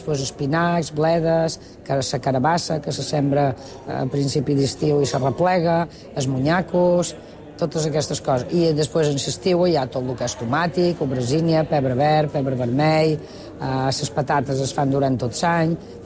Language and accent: Catalan; Mahón, Balearic Islands, Spain; born there; vaig néixer dia 6 de gener de 1960. Vaig néixer a Maó junt amb un germà.